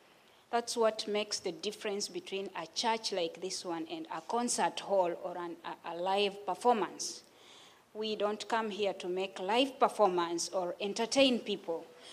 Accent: Kenya; I come from Kenya, and I'm happy to be here this afternoon.

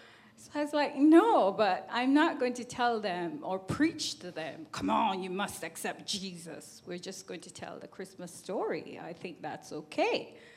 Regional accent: Jamaica; I'm from Jamaica.

